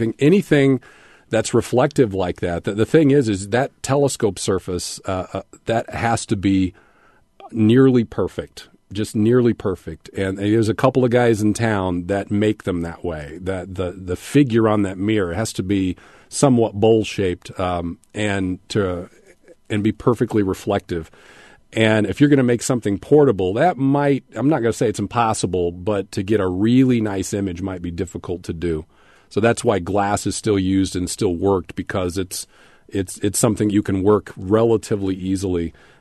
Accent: Decatur, United States; It took me back to my younger days growing up in Decatur and having a telescope out.

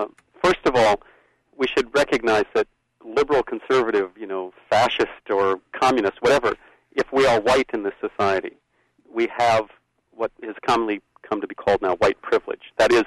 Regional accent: North Dakota, United States; Actually, I come from North Dakota, which is, you know, an extremely white part of the world.

